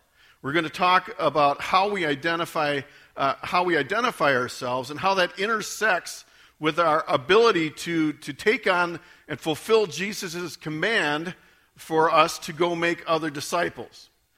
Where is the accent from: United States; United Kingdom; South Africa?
United States; Port Edwards, Wisconsin; I'm from Port Edwards